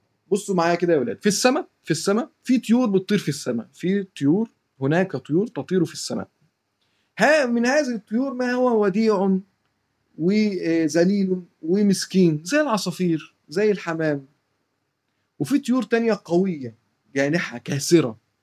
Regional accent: Egypt; عندنا في مصر ده حرام، ولا تقل لهما أف ولا تنهرهما

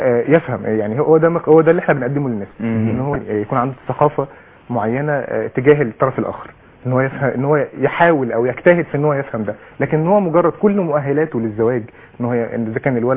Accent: Egypt; عندنا في مصر

